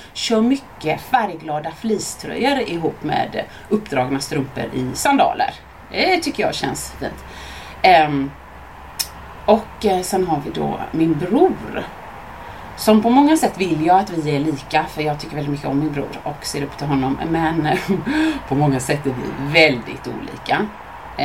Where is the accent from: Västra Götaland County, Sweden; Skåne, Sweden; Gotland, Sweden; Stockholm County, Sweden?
Västra Götaland County, Sweden; Mölndal; Jag växte upp i Mölndal med min familj.